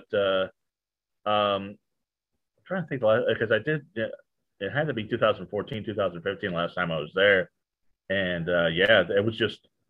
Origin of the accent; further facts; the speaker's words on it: Westminster, Colorado, United States; Okay, because Nicole and I grew up in Denver at okay. separate times. Westminster, Colorado.